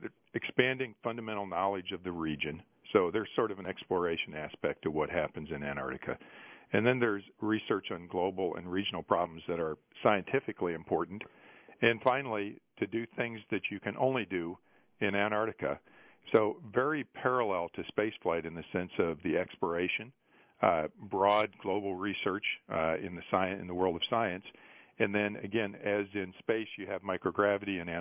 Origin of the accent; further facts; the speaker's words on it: North Dakota, United States; I grew up in North Dakota. You don't see very many days as nice as the coldest day in North Dakota there.